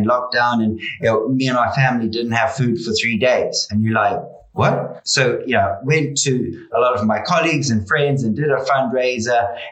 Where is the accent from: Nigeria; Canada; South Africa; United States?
South Africa; obviously at the southern tip in South Africa is where I'm from.